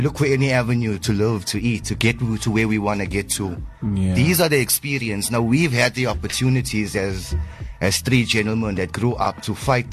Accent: Windsor, South Africa; growing up in Windsor actually gave us the experience to say the lyrics that we do say.

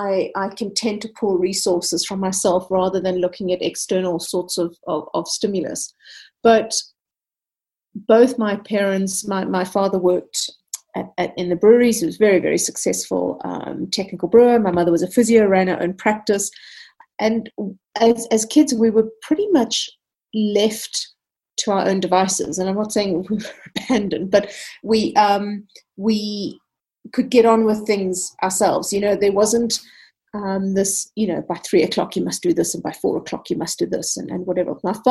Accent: Zimbabwe; born there; My father's Scottish, my mother's of Lebanese descent. I was born in Zimbabwe. We moved around quite a bit when I was a youngster

